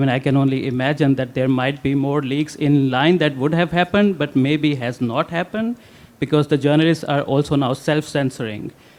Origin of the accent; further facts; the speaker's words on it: Pakistan; English is a second language; now in Berlin, Germany; So I am a Pakistani journalist. I now live in exile in Berlin.